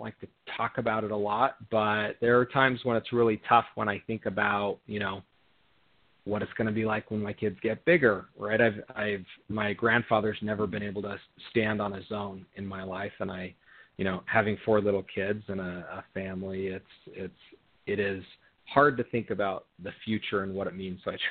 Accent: Utah, United States; also born or lived in South America / Europe; Originally from a ski town in Utah. So I grew up skiing, okay, and then crossed over to the dark side. But yeah, originally from Utah, but have lived in South America and Europe

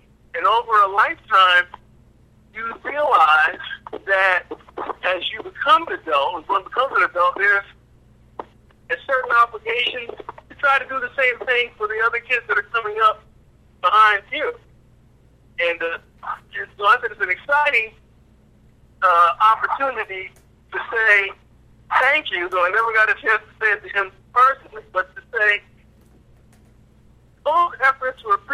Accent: Yonkers, New York, United States; Yonkers, New York, actually, and which is what led me to come into contact with Mr. Jackson. As a kid, growing up in New York

